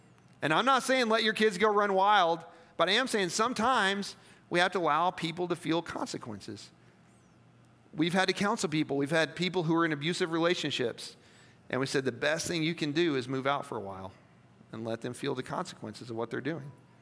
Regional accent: Poplar Bluff, Missouri, United States; I'm from Missouri. It's a trait, right? Right? That's what they always told us. Southern Missouri. I kid you not. My school mascot was a mule. I kid you not. In Poplar Bluff, Missouri, because they said we're stubborn people.

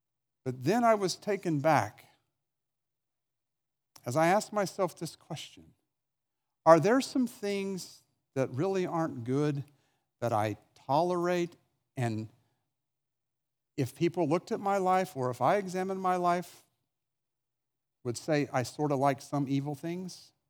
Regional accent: Oklahoma, United States; I grew up in Oklahoma, and my pastor had acreage that was close to where I lived

